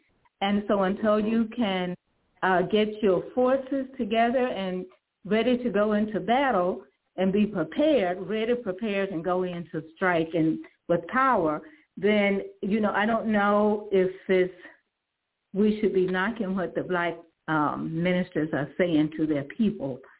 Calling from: Maryland, United States; Hello, I am calling from Maryland.

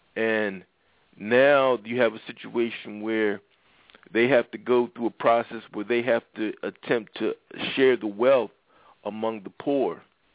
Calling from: Philadelphia, Pennsylvania, United States; Yeah, I just want to make a comment. I'm calling from Philadelphia.

